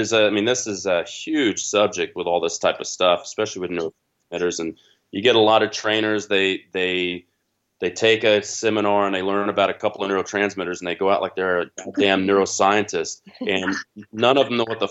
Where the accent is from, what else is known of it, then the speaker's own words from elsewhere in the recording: United States; for me, being an American, it's the American way.